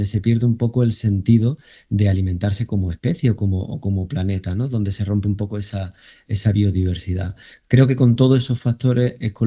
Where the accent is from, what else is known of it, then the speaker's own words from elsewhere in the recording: Jaén, Andalusia, Spain; soy de Jaén y de familia que ha trabajado el campo